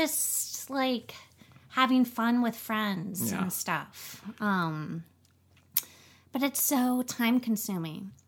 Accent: New Orleans, Louisiana, United States; now in Los Angeles, United States; I'm from New Orleans, but my dad.

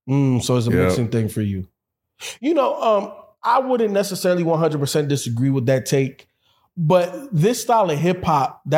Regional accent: Miami, Florida, United States; also born or lived in Chicago, United States; I feel like New York. I'm not from New York. I'm from Chicago. I grew up in Miami.

